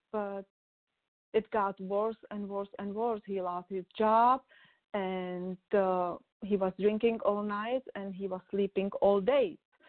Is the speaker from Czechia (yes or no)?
yes; Czechia; English is a second language; I was born in Czech Republic behind the Iron Curtain. I was born in 1967, and the Russians came 1968, so I was there the whole time.